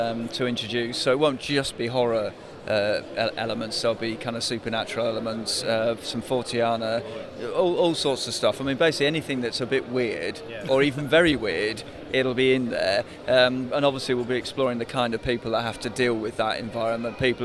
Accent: South East England, United Kingdom; also born or lived in Kenya; now in York, United Kingdom

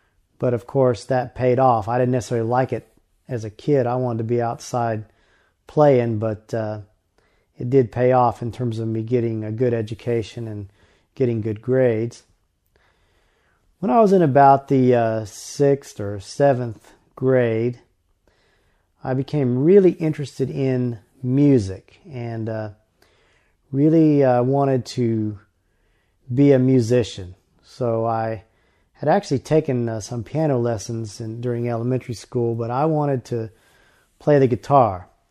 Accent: North Carolina, United States; And I was born in North Carolina, totally blind from birth, premature birth, which caused damage to my optic nerve. And I grew up in North Carolina.

